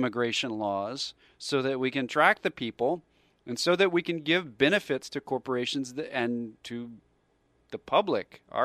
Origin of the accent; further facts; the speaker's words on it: United States; Well, because I'm an American.